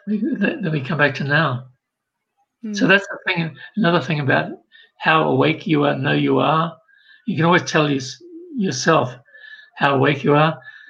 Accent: New Zealand; I grew up in New Zealand, which 10% of the population in New Zealand are Maoris, dark-skinned people who are Polynesian.

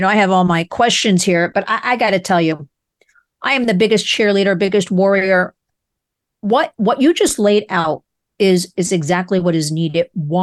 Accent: New Jersey, United States; John spent 25 years in the New Jersey State Police, my home state

